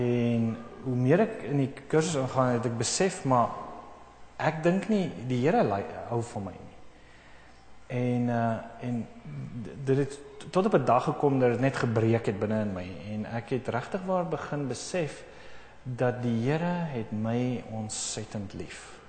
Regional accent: Centurion, Gauteng, South Africa; also born or lived in Bloemfontein; now in Canada; Ek het groot geword in Centurion, gebore in Bloemfontein. En het toe in Sudan gaan werk in Khartoum.

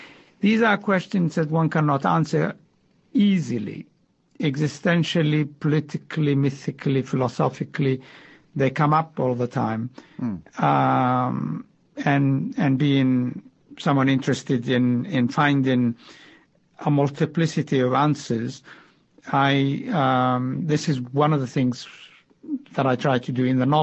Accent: Somali Region, Ethiopia; when I was growing up, and I grew up in the Ogaden, the Somali-speaking part, now, and the Ethiopia

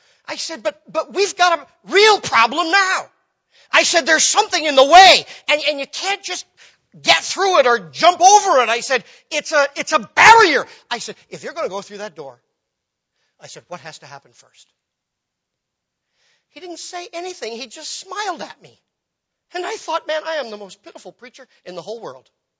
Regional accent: United States; I'm an American, I can say that.

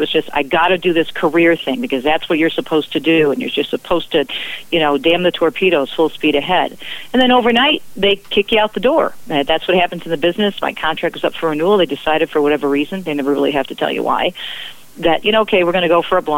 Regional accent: Detroit, Michigan, United States; Graduated in 1981, started working right in my hometown of Detroit, which is unusual.

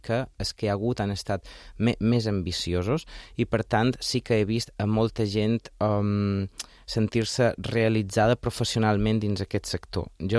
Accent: Balearic Islands, Spain; jo és que som molt mallorquí, no he sortit a fer cap projecte fora

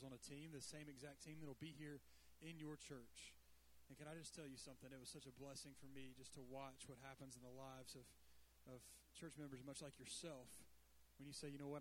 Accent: Atlanta, Georgia, United States; I'm from Atlanta, Georgia, and I'm so grateful to be here.

